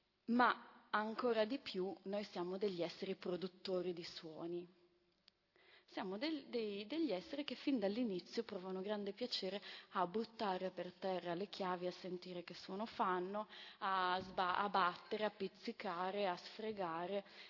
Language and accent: Italian; Florence, Tuscany, Italy; accent: Florentine; nasciamo, piangiamo nel nostro dialetto fiorentino